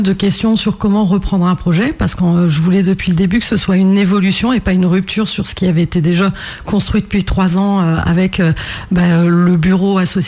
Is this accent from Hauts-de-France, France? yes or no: no; Noirmoutier, Pays de la Loire, France; now in Paris, France; Moi je suis originaire de Noirmoutier, mais j'ai dû quitter Lille en effet pour commencer mes études.